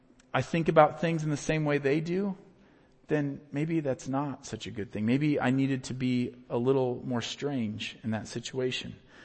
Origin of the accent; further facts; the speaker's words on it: Iowa, United States; You know, I grew up in Iowa where wrestling is a really big deal.